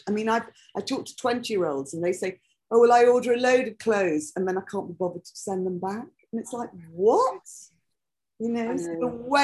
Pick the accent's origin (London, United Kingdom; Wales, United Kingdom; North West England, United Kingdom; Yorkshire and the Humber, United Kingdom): Yorkshire and the Humber, United Kingdom; Harrogate; I'm from Harrogate.